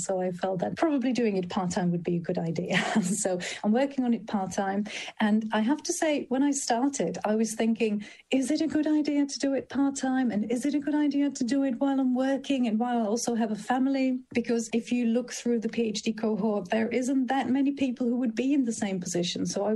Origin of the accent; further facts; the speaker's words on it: Czechia; now in United Kingdom; I'm from the Czech Republic, but I live in Britain and my family is in Sweden, America and Japan.